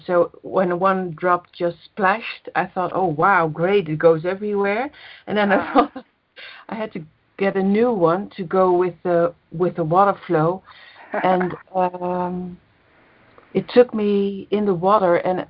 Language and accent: English; Netherlands; I'm from Holland.